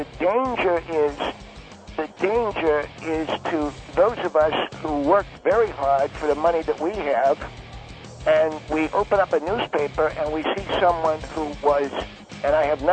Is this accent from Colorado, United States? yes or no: no; Brooklyn, New York, United States; yes, I'm from Brooklyn, New York.